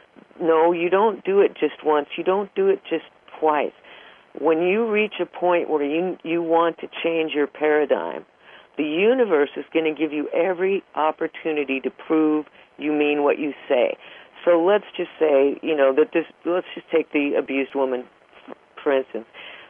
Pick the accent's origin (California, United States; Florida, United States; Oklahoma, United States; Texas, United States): California, United States; born there; If, for instance, I was born in Southern California. I now live practically in the middle of a forest because I get along a lot better with trees than people.